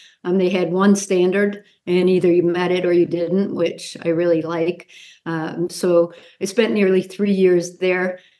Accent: Ohio, United States; also born or lived in Chicago; So, so I grew up in Ohio. I went to Cleveland State. I was studying education.

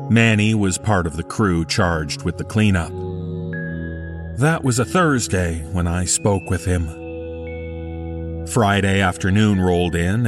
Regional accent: Vancouver, British Columbia, Canada; I grew up in Vancouver but had never even heard of this school.

